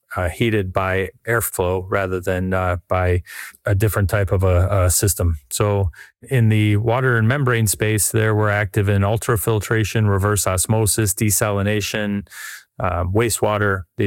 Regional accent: United States; as the CEO being American

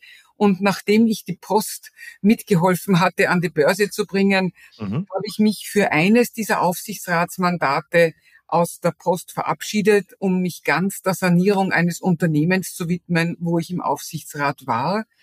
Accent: Vienna, Austria; accent: Austrian; now in Germany; bitte nicht irritieren lassen von meiner österreichischen Aussprache. Ich bin Österreicherin, ich bin Wienerin

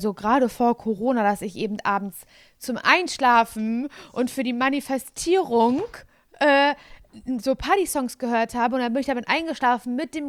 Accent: Parchim, Mecklenburg-Vorpommern, Germany; Und wir haben aber das Shooting gemacht in Parchim, da wo ich herkomme.

